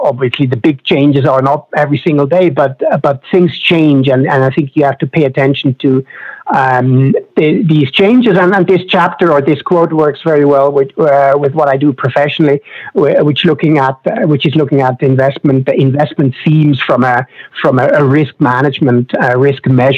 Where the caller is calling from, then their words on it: Switzerland; English is a second language; I'm Swiss. I'm calling from Switzerland